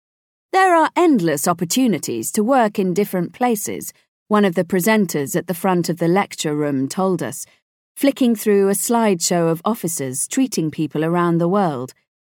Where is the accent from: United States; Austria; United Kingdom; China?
United Kingdom; Edinburgh, Scotland; born there; I was born in Edinburgh's Western General Hospital in 1975. My mum was Scottish and my dad was from Devon.